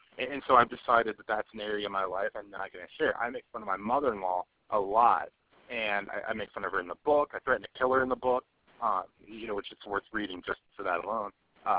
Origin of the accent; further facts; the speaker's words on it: the South, United States; I'm from the South. I hope you appreciate it.